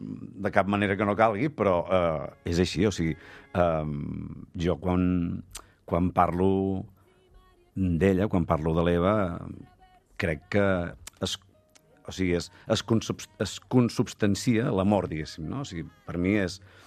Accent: Besalú, Catalonia, Spain; now in Vilablareig, Spain; la meva dona és de Santa Coloma de Farners, jo sóc de Besalú i cada cap de setmana érem a Girona, perquè teníem la família i els amics allà.

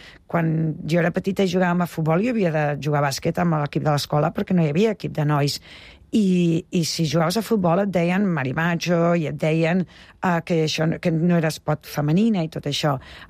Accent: Tarragona, Catalonia, Spain; Jo, que soc de Tarragona, tenia amics que es muntaven un bar a Salou

